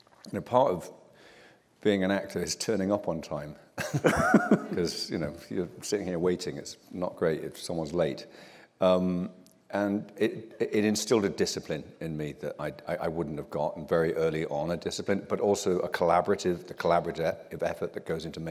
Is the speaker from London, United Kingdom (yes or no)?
no; Liverpool, North West England, United Kingdom; I grew up in and around Liverpool, and this was sort of early 80s, and it was incredibly depressed